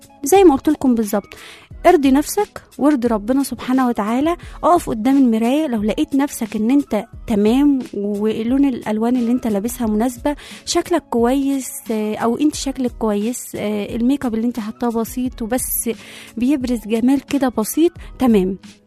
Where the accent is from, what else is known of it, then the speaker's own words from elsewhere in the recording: Egypt; ما تعيشوش عيشة أجانب وإحنا أصلا مصريين، ما تعيشوش عيشة مدن وإحنا في أرياف